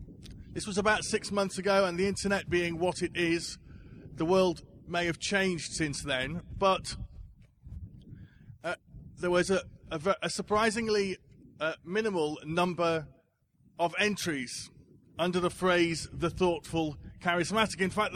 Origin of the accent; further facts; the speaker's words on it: Leeds, Yorkshire and the Humber, United Kingdom; I am born and raised in Leeds.